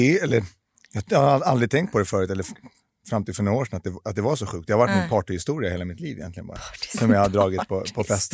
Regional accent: Stockholm, Stockholm County, Sweden; born or raised there

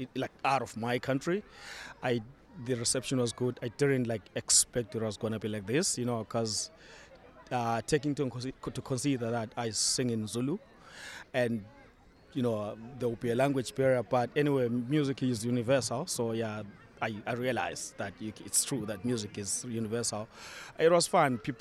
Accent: Zimbabwe; now in Waterford, Ireland; So I'm from Zimbabwe.

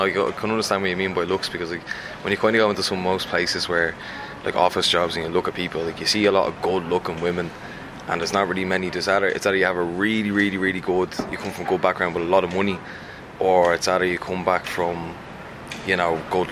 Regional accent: Dublin, Leinster, Ireland; now in Skerries, Ireland; I'm from Skerries, but I usually originated from Donnycarney, that's north side in Dublin.

